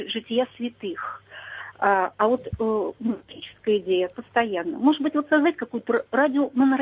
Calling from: Moscow, Russia; Я из Москвы.

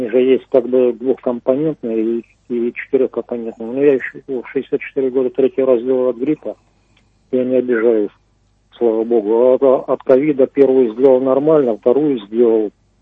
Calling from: Voronezh, Voronezh Oblast, Russia

